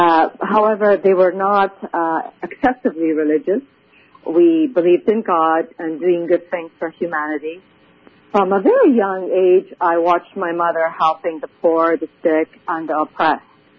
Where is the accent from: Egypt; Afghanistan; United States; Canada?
Afghanistan; My happiest moment growing up in Afghanistan was the family vacations that we took in the most beautiful, picturesque parts of Kabul